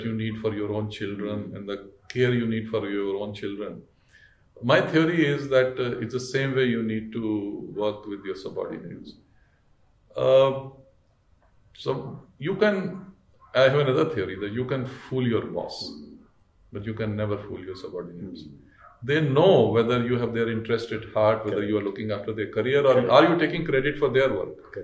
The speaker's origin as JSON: {"language": "English", "country": "India", "said": "I was from India"}